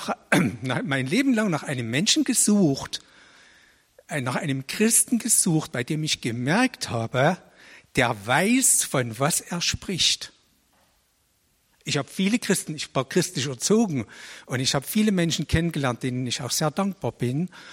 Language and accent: German; Falkenstein, Germany; Ich komme aus Falkenstein und bin dort fast 40 Jahre in der Gemeinde tätig.